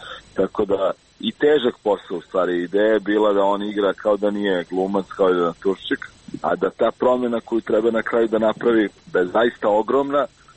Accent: Belgrade, Serbia; ja sam rođen u Beogradu i odrastao u Beogradu.

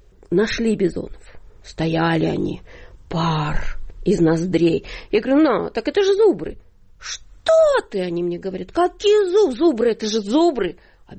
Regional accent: Ukraine; они поняли, что я приехала из Украины.

